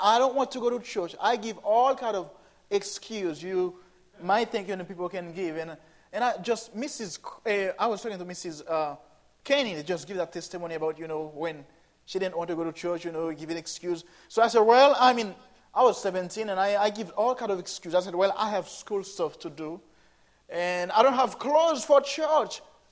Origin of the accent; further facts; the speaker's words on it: Haiti; English is a second language; I was born and raised in Haiti. You know, Haiti is my homeland. And this is why, when I first come here, I had to learn to speak just like you a little bit. I'm still learning English